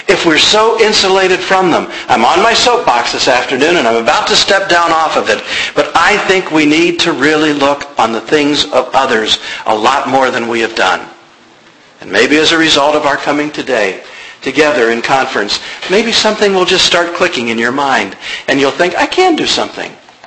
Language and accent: English; United States; And I don't say this because I'm an American.